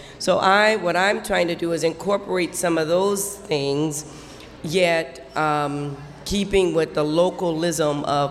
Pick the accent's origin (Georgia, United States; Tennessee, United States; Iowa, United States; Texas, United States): Iowa, United States; because that's where we grew up in Iowa.